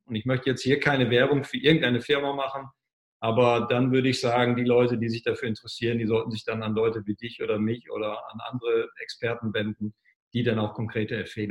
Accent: Norddeich, Lower Saxony, Germany; an der Nordsee noch in Norddeich, da wo ich herkomme

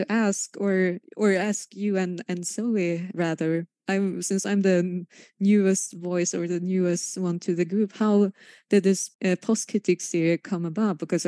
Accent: Sweden; I'm from Sweden.

